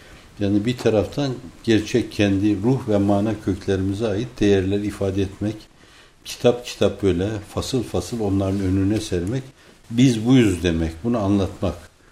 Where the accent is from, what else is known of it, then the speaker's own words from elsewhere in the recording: İzmir, Turkey; ben bir ölçüde İzmirliyim, annemin ayaklarının dibine beni götürün, gömün diyorum.